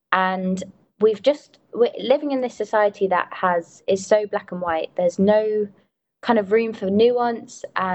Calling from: Medjugorje, Federation of Bosnia and Herzegovina, Bosnia & Herzegovina; I currently live in the Loreto community, and I'm calling in from Medjugorje today, actually, as well.

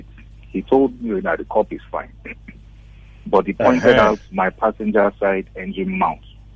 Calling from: Aja, Lagos, Nigeria; I'm calling from Aja.

